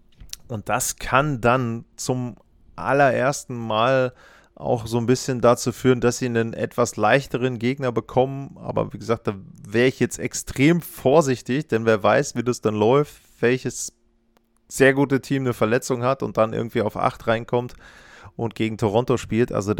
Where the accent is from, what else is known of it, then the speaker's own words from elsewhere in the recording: Northern Germany, Germany; ich bin zwar aus dem Norden, aber hier aus Deutschland, ich komme nicht aus Buffalo